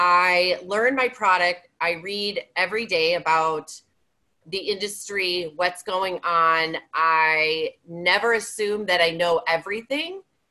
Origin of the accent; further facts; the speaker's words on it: Chicago, Illinois, United States; I'm from Chicago, so.